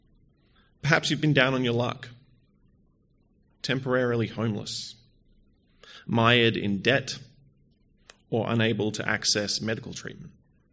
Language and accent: English; Perth, Western Australia, Australia; I grew up here in Perth, in Beckenham. I played basketball at Lakeside growing up, and I currently live in Darlington with my partner and our chihuahua, Barry.